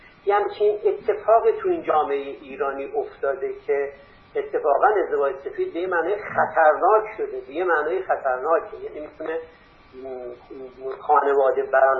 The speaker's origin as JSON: {"language": "Persian", "town": "Kashan", "region": "Isfahan", "country": "Iran", "said": "چون من خود من کاشانی هستم"}